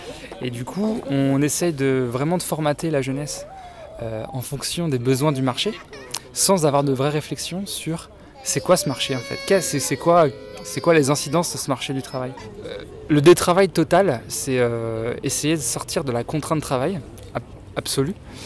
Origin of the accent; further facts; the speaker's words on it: Nantes, Pays de la Loire, France; j'ai 30 ans, je suis nantais